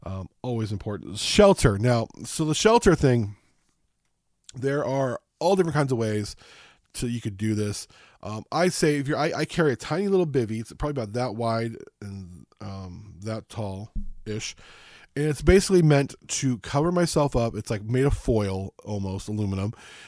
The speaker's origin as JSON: {"language": "English", "region": "California", "country": "United States", "tie": "born or raised there", "also_born_or_lived": "Las Vegas", "said": "I grew up in Southern California, Las Vegas. Rain took a lot of time for me to get used to."}